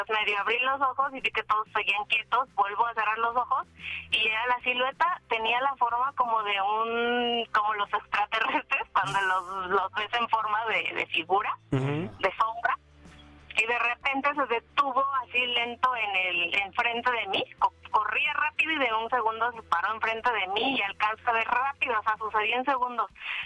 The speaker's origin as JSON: {"language": "Spanish", "town": "Nezahualcóyotl", "region": "State of Mexico", "country": "Mexico", "tie": "born or raised there", "said": "Sí, toda mi vida, todo el tiempo he vivido aquí."}